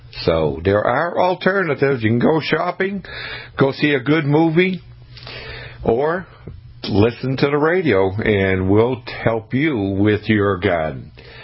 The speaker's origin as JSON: {"language": "English", "region": "Maine", "country": "United States", "tie": "born or raised there", "said": "When I was growing up in Maine, my father, what he would"}